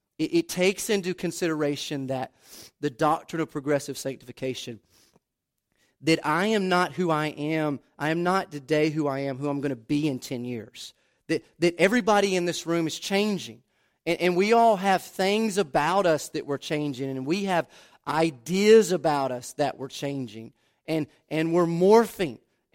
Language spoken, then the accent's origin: English; Deep South, United States; I understood her background, and she understood my background. I was raised in the Deep South. That means something. I was raised in the Deep South.